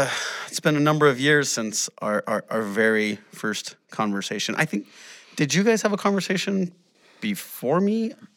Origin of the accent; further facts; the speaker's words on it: Corona, California, United States; And you realize in Arizona that we're from Corona, Riverside